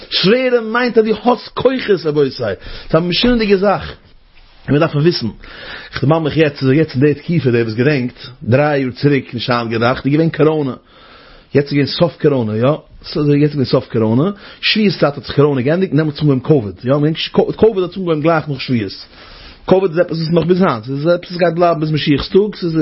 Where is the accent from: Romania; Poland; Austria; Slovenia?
Romania; Jetzt weiß ich, bei uns in Rumänien, so bei uns noch, ich bin in Rumänien keinem, aber Rumänien, jeder weiß, Rumänien ist, wie vielleicht man sagen, Rumänien ist kein Land